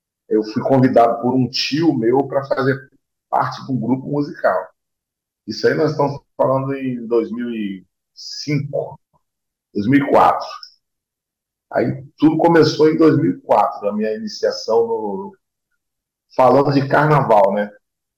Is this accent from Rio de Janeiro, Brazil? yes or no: yes; Rio de Janeiro, Brazil; Então, eu nasci em Campo Grande, na Zona Oeste do Rio de Janeiro, né? E fui morar em Santa Cruz